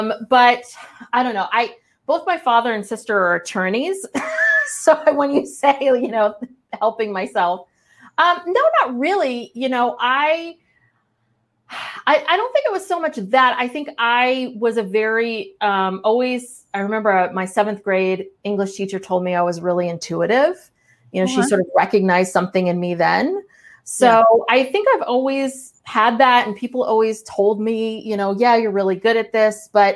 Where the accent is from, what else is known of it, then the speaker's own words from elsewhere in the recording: Berkeley, California, United States; I mean, I'm from Berkeley, California, so I do a lot of woo-woo stuff.